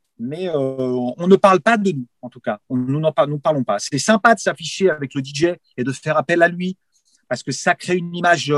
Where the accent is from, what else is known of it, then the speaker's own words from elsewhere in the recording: Paris, Île-de-France, France; born there; je suis né dans le Marais, donc. Dans le centre de Paris, donc pour faire du sport, c'est compliqué.